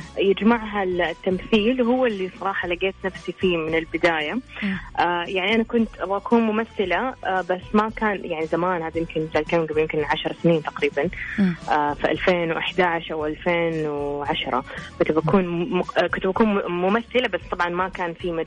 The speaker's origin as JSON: {"language": "Arabic", "country": "Saudi Arabia", "said": "وكمان مثلا أنا عادة في السعودية بيتنا يعني مثلا أقوم أساعد ماما في المطبخ"}